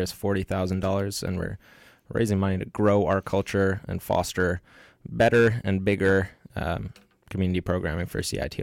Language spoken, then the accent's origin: English; Vancouver, British Columbia, Canada; I'm from Vancouver